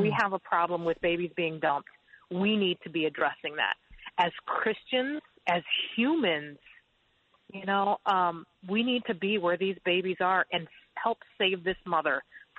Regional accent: Indiana, United States; And you know, I'm from Indiana, and I take Indiana statistics I watch them very, very closely.

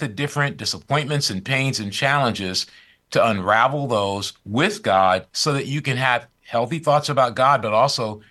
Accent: Kentwood, Michigan, United States; Michigan, Kentwood, okay. Michigan.

